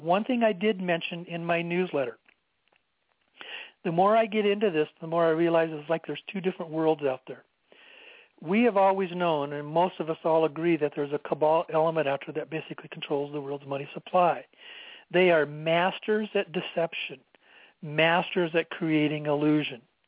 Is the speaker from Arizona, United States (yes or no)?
yes; Sedona, Arizona, United States; it was filmed here in Sedona, my hometown where I live.